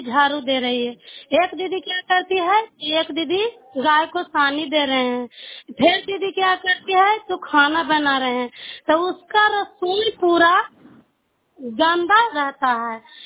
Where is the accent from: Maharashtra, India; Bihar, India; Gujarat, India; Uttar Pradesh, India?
Bihar, India; Chanaura; चनौरा चनौरा के रहने वाली हूँ।